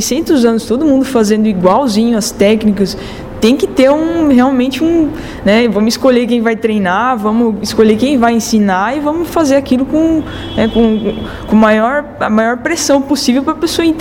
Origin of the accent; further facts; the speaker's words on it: São Paulo, Brazil; now in Londrina, Brazil; Eu já voltei para Londrina, porque eu sou de São Paulo, né?